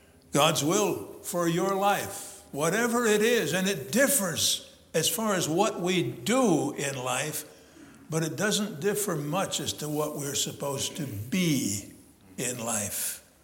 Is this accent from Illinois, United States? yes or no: yes; Illinois, United States; I look back at my life. I grew up in Northern Illinois.